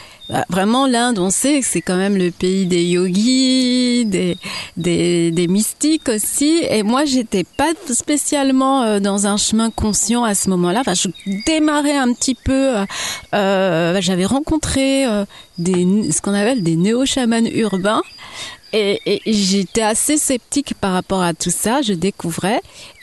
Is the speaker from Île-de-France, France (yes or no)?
yes; Paris, Île-de-France, France; born there; Je suis née à Paris, dans le 12e arrondissement. Je suis de nationalité franco-malienne. Mon père est malien. Ma mère est française, origine née au Congo, Congo-Brazzaville.